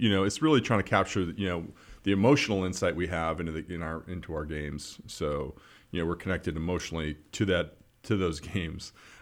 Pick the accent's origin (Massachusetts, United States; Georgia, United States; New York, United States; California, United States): Massachusetts, United States; Weymouth; I grew up in New England. Grew up in Weymouth, right.